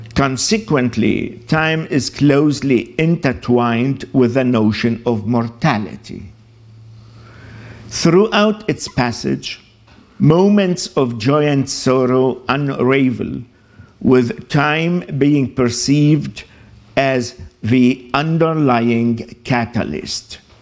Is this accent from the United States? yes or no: no; Lebanon; born there; English is a second language; although I was born in Lebanon, but it looks like I am an unorthodox Lebanese. But I'm sure you will be able to understand my 50-50 English.